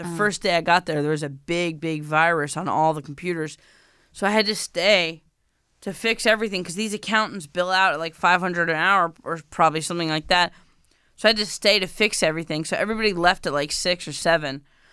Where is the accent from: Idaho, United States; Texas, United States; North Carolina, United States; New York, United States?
New York, United States; I'm from New York.